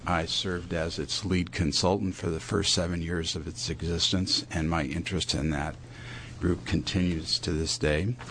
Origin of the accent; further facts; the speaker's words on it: Lake Oswego, Oregon, United States; I'm from Lake Oswego.